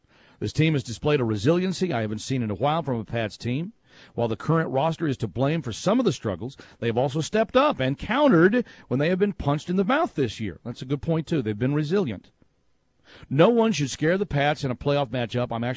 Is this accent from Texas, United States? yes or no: yes; Fort Worth, Texas, United States; Say hello to my hometown for me. Whereabouts in Fort Worth do you live?